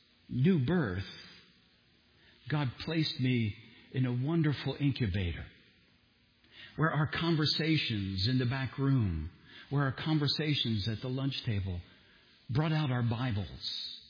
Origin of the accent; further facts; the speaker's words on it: Philadelphia, Pennsylvania, United States; When I was 16 years old, after my family moved to Pennsburg, a friend that I grew up with in Philadelphia saw my father's name as she was reading the phone book.